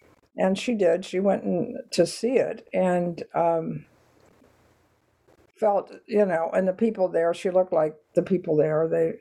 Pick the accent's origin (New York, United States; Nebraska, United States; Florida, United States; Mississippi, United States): Nebraska, United States; where I grew up on the Nebraska prairie, out in the Nebraska sandhills, and my relationship to that land.